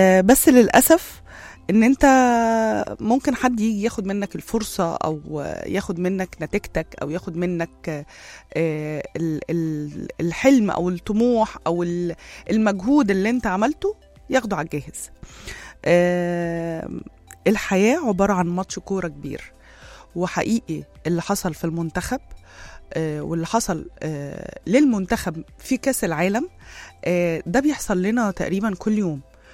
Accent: Egypt; بس انا حاسة كمصرية

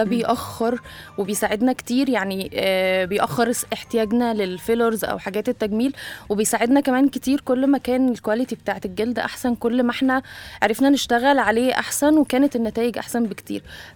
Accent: Egypt; لكن عندنا في مصر النسبة الأكبر بتبقى لا

